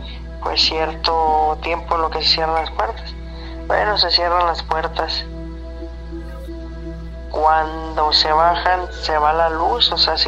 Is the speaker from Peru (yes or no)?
no; Tijuana, Baja California, Mexico; Yo soy de Tijuana.